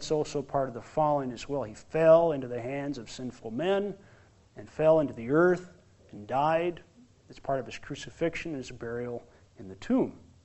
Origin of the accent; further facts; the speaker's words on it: South Dakota, United States; Farmers in my home state of South Dakota know that if you don't plant the seed of wheat, you won't get any grain.